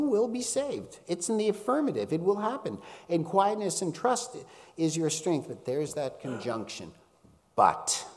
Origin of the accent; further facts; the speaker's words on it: Laval, Quebec, Canada; I grew up in Laval